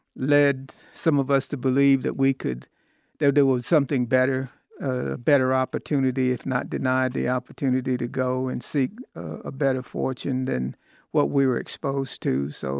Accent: Fayetteville, North Carolina, United States; because I lived about a block from Fayetteville State University, which is the historical black college in my hometown

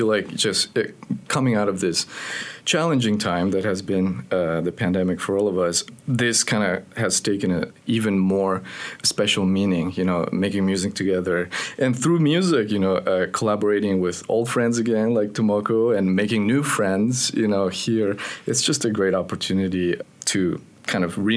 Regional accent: Quito, Pichincha, Ecuador; now in United States; I'm originally from Quito, Ecuador, and I moved to the States in 2005, and I did all my studies here

